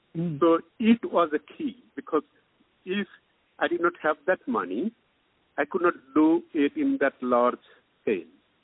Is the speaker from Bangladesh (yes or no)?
yes; Bangladesh; English is a second language; I was brought up in Bangladesh, mm-hmm. and I studied pharmacy there, and I was a lecturer at university in Bangladesh.